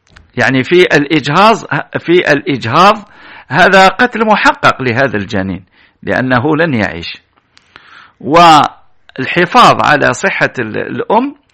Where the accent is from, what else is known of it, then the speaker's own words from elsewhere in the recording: Algeria; ولماذا لا تكون عندنا في الجزائر معاهد كما هو الحال في بعض البلاد